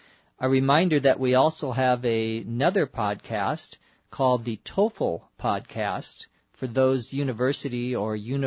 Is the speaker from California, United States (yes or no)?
yes; Los Angeles, California, United States; from Los Angeles.